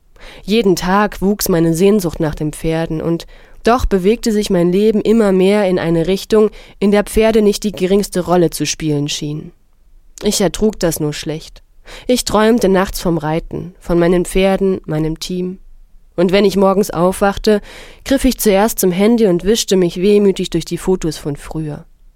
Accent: North Syria, Syria; German is a second language; bekam nun aber wieder hautnah mit, was in meiner Heimat nur einen Steinwurf entfernt los war. Es trieb mich zurück in den Norden Syriens.

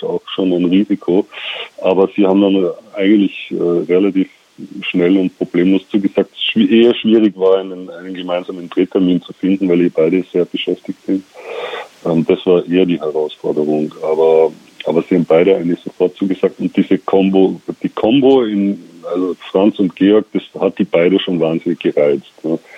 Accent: Austria; wie die Oper bei uns in Österreich vielleicht

